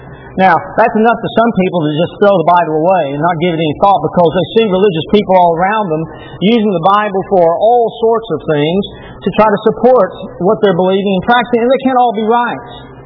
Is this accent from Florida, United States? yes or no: no; Texas, United States; And I know for me, I grew up in North Texas, and it's 95, 98, 100, and we had buzz fans.